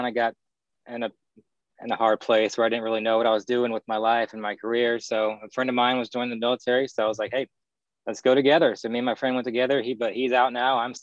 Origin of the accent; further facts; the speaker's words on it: Houston, Texas, United States; I am from Houston, Northwest Houston. Went to Cypress Creek High School.